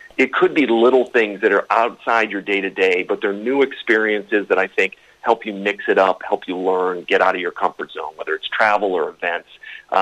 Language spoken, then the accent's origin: English; Ireland; you can probably tell I'm Irish